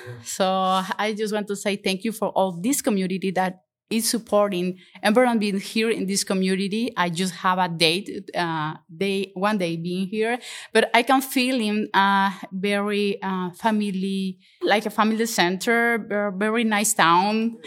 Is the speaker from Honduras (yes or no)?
yes; Honduras; I come from Honduras.